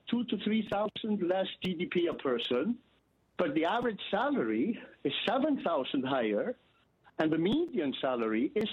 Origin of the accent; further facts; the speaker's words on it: Iceland; I come from Iceland, and that's not the answer, not the full answer.